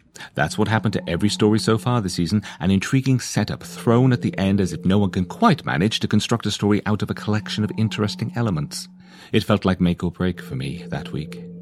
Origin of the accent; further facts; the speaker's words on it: Wales, United Kingdom; Being one of only three Doctor Who fans in my hometown in darkest Wales in the 1980s